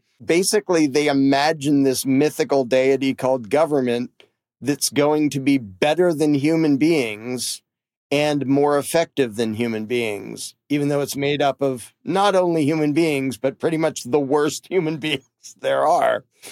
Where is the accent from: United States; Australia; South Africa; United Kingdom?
United Kingdom; I think I'm just British. Oh, I did find out I have some Scottish in there